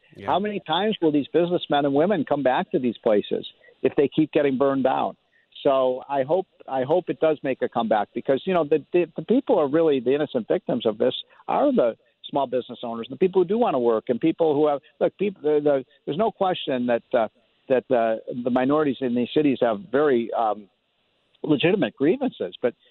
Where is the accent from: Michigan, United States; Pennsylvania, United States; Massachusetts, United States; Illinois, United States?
Illinois, United States; Chicago; now in Washington, D.C., United States; I grew up in Chicago and I live in Washington, D.C.